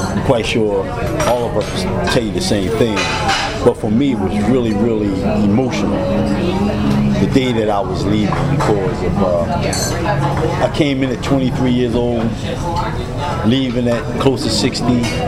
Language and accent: English; Philadelphia, Pennsylvania, United States; I grew up in North Philadelphia, came through the fire, steel.